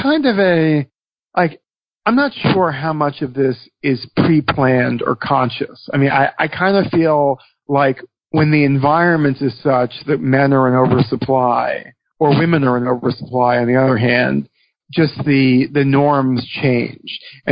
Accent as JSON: {"language": "English", "region": "New York", "country": "United States", "said": "as a New Yorker, like the idea of a Mormon marriage crisis sounds"}